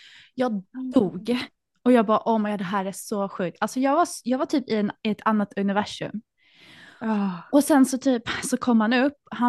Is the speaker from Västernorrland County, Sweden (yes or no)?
no; Malmö, Skåne, Sweden; Jag är också från Malmö!